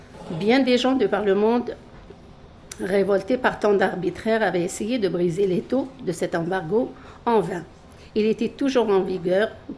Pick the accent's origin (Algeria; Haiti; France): Algeria; l'histoire de l'Algérie, mon pays d'origine